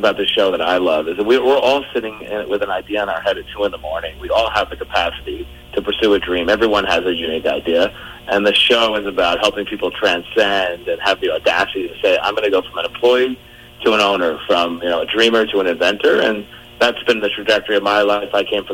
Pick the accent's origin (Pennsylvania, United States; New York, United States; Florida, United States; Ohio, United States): New York, United States; Queens; I grew up in Queens and Bayside, went to Queens College.